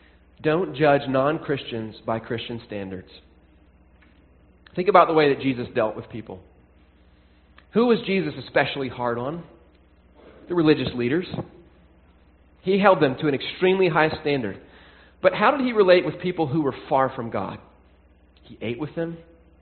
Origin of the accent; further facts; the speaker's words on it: the South, United States; a big issue when I was growing up in the South